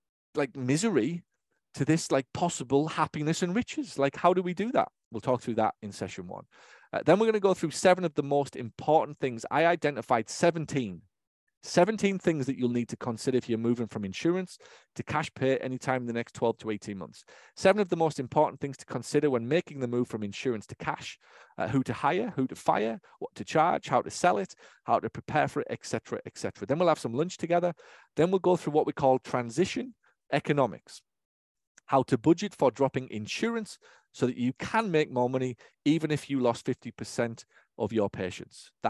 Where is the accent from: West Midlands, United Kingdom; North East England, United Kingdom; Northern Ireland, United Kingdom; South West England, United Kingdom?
North East England, United Kingdom; Hartlepool; now in United States; where I take them next summer to London and Hartlepool, my hometown, and spend some time with them in England.